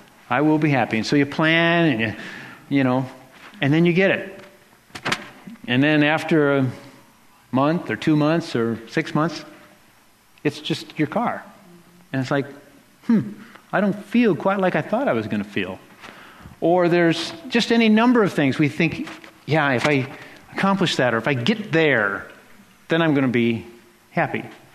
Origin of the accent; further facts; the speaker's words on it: United States; I'm an American. It's right there in the Declaration of Independence.